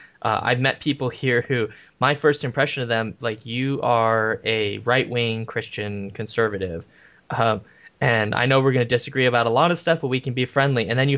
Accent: California, United States; moved away; I'm also from California, so when I moved here, there is some truth to that sort of comedic saying that the racism is different.

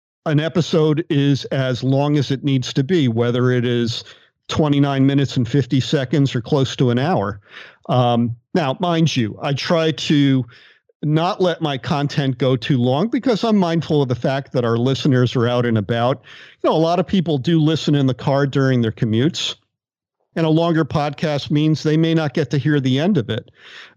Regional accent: New Haven, Connecticut, United States; Well, because I grew up in New Haven, Connecticut with New Haven style pizza

